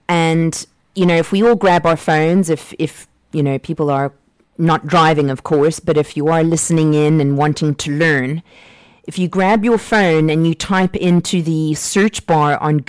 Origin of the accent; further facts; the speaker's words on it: Canada; I just can't believe that I'm Canadian.